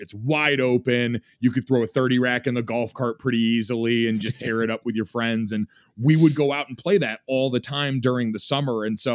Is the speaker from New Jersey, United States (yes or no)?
no; Avon, Connecticut, United States; So I grew up in Avon, Connecticut, which is incredibly suburban, incredibly white, incredibly country club.